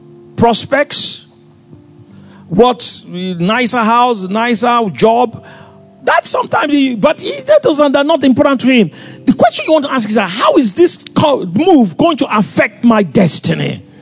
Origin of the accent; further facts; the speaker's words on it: Lagos, Nigeria; You know, I came from Lagos.